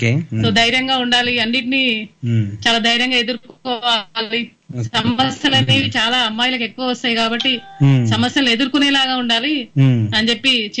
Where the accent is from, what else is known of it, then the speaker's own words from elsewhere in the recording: Uppal, Telangana, India; నేను పుట్టింది తెలంగాణ బిడ్డను, ఉప్పల్లో పుట్టాను. బ్యాక్గ్రౌండ్ కూడా మొత్తం ఉప్పలే. చదువుకుంది అంతా ఇక్కడే నాది.